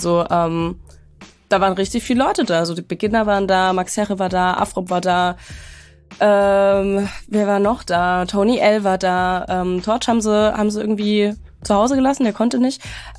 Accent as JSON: {"language": "German", "town": "Stuttgart", "region": "Baden-Württemberg", "country": "Germany", "said": "Ja, ich bin in meine Heimat gefahren, nach Baden-Württemberg, genauer gesagt nach Stuttgart."}